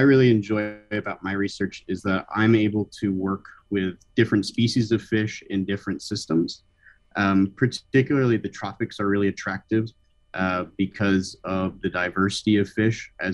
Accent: Northeast, United States; Yeah, I grew up landlocked in the Northeast

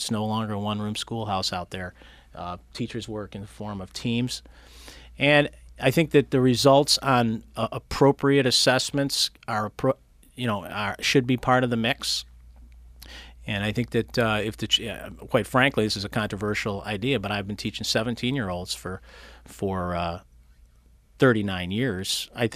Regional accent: East Rochester, New York, United States; I grew up in East Rochester, so I know the lay of the land very well there and live there now.

